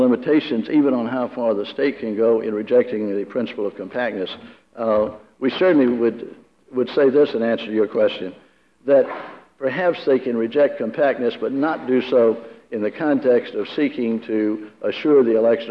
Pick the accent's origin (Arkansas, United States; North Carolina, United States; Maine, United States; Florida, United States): North Carolina, United States; Durham; which stretches from Durham, my hometown, to Gastonia.